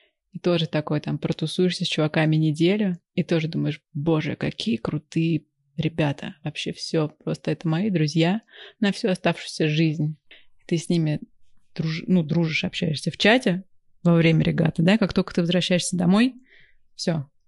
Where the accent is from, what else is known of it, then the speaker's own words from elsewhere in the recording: Totskoye, Orenburg Oblast, Russia; Вот я росла в Тоцком. Тоцка — это такая Оренбургская область, военный городок.